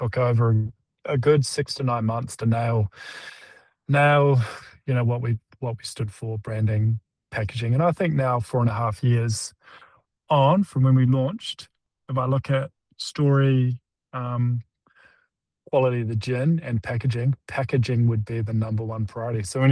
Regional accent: New Zealand; We're Kiwi though, right?

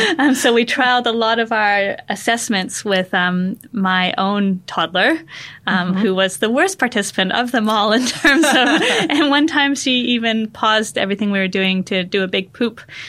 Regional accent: Canada; moved away as an adult; now in New Zealand; So I came over to New Zealand many years ago to do my final year of undergrad and to go rock climbing. I'm originally from Canada.

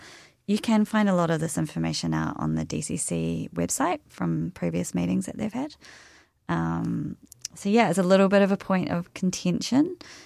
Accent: Dunedin, Otago, New Zealand; Because I grew up in Dunedin, I knew that there was a library in there

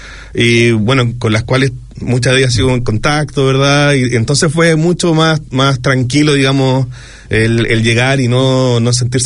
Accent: Chuquicamata, Antofagasta, Chile; now in New Zealand; Y soy de Chuquicamata, de un pueblo en el medio del desierto de Atacama.

